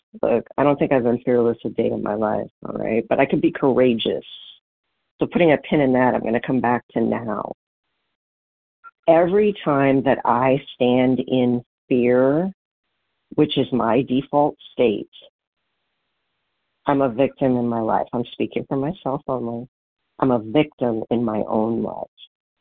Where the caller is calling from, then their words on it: Washington, United States; in Washington State.